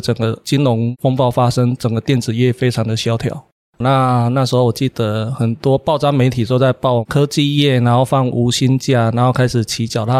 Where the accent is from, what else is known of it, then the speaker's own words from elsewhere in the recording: Pingtung County, Taiwan; 我来自屏东，然后我在养黑猪